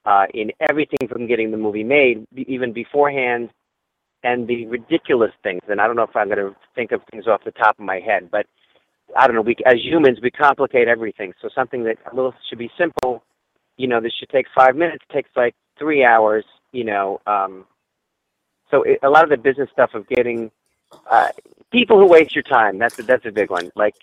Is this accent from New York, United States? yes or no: yes; New York, United States; One, I want to shoot in New York, so that'll bring me back to my hometown and hopefully I can get people involved, friends from there involved in it, in that one.